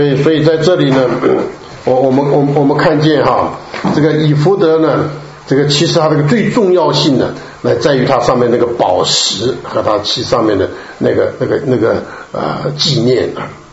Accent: China; 那我们晓得，我们中国人也懂得很刻印，对不对？

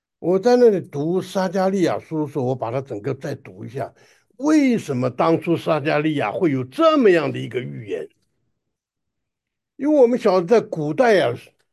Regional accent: China; 所以我们中国人常常讲，事实胜于雄辩，对不对？

